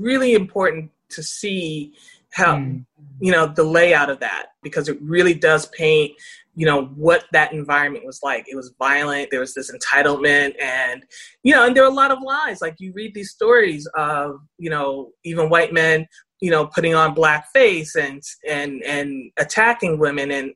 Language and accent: English; United States; Yeah, I mean, in America, well, I'm American